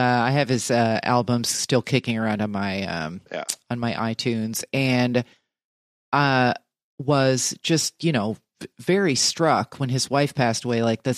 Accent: New Jersey, United States; you know, we're from Jersey.

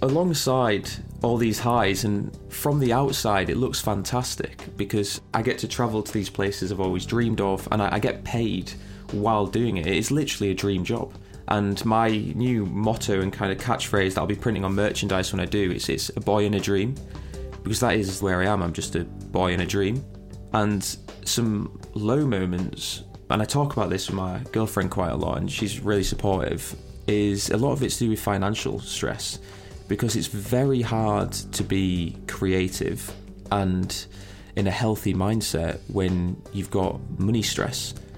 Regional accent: York, Yorkshire and the Humber, United Kingdom; now in Manchester, United Kingdom; I'm based in Manchester right now, but I grew up in York.

